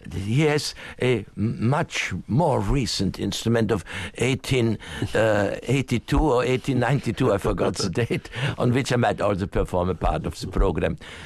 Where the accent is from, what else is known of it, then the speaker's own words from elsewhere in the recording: Vienna, Austria; actually had also been in Vienna, in my hometown, and liked the pianos there.